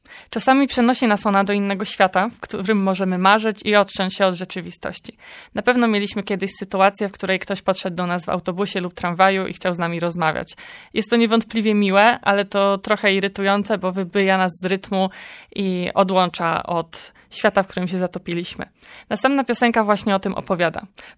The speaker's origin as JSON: {"language": "Polish", "town": "Warsaw", "region": "Masovian Voivodeship", "country": "Poland", "said": "ja jednak jestem z Warszawy, gdzie panuje zgiełk, ludzie żyją na wyższych obrotach, jest warszawski chód."}